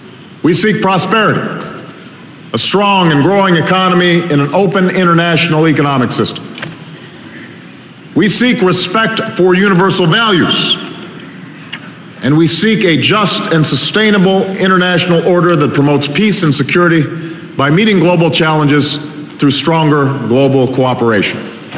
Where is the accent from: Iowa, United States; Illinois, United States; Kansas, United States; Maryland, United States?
Illinois, United States; Chicago; a visitor to my hometown of Chicago more than a century ago